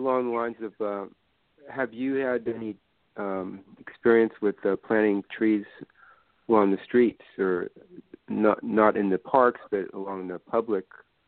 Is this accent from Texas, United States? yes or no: no; California, United States; I'm from Northern California, where we have 25-mile-an-hour zones in residential areas